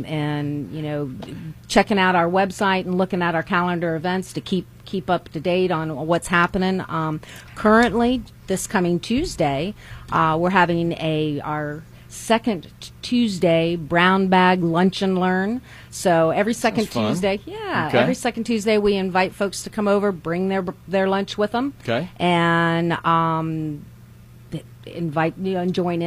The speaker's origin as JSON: {"language": "English", "region": "Virginia", "country": "United States", "also_born_or_lived": "Florida", "lives_now": "Texas, United States", "said": "I am a transplant from originally from Virginia, by way of Florida, and I like to say that you know. When you marry a Texan, you end up in Texas."}